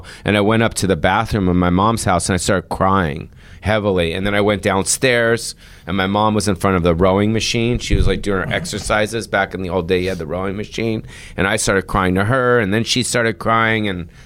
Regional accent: Hollywood, California, United States; also born or lived in Beverly Hills; I think I grew up in Hollywood and Beverly Hills

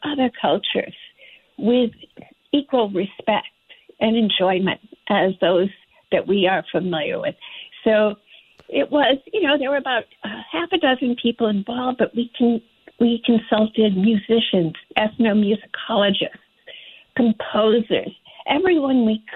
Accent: Fresh Meadows, New York, United States; I grew up in Fresh Meadows.

